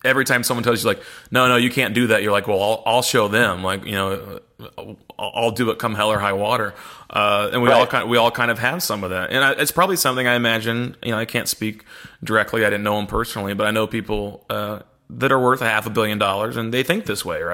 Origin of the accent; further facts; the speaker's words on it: Missouri, United States; I'm from Missouri.